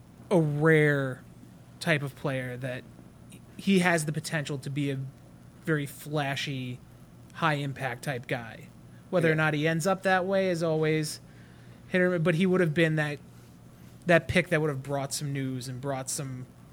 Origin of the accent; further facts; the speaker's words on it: New York, United States; I'm from New York. I hate Boston sports teams.